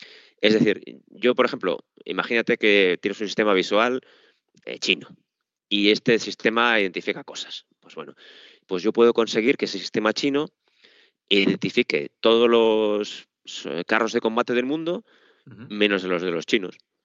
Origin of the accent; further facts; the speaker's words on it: Spain; Yo soy español, nosotros decimos muchísimos tacos.